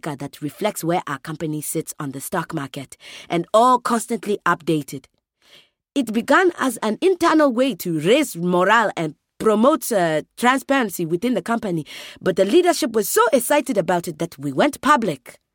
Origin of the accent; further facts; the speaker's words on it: Oloitokwe, Kenya; In my hometown of Oloitokwe, Kenya, we use green practices without even considering it or referring to them as green.